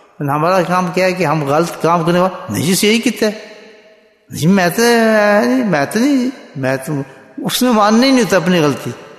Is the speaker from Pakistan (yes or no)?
yes; Pakistan; میں ابھی بھی پاکستان سے آیا ہوں تو میں پاکستانی ہوں.